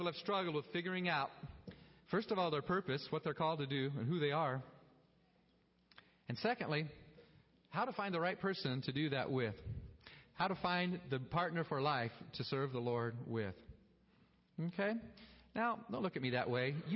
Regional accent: Nigeria; I grew up in Africa. In Nigeria, where I was raised

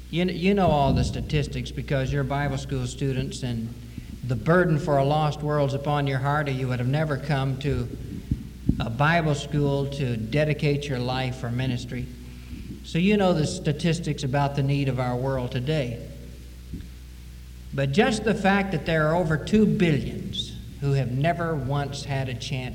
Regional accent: Baton Rouge, Louisiana, United States; I'll tell Jimmy because I'm from Baton Rouge.

